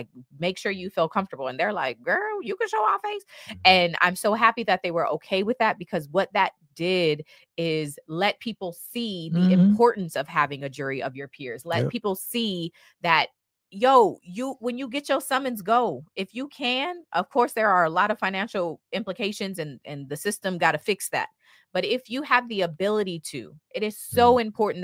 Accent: Chicago, Illinois, United States; I grew up in Chicago. I'm an expert.

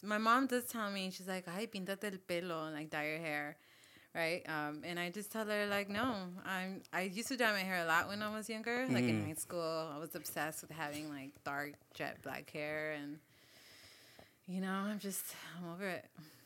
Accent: Los Angeles, California, United States; So yeah, born and raised in East LA. I'm first generation. My parents migrated from Michoacán, Mexico, in the late 70s. And, you know, we landed here

